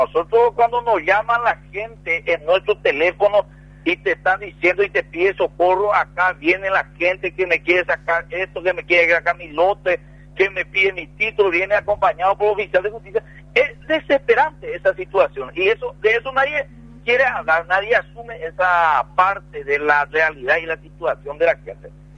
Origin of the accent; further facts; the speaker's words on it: Paraguay; como paraguayos